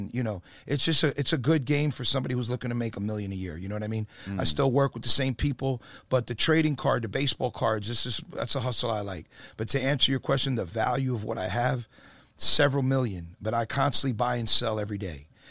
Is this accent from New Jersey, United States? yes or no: yes; Perth Amboy, New Jersey, United States; I'm from Jersey originally.